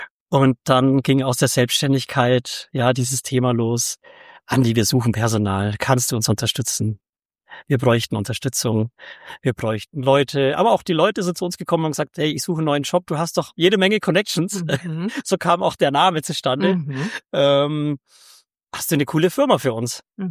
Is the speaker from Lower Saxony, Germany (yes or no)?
no; Bavaria, Germany; ich komme aus dem Allgäu, ich bin gebürtiger Allgäuer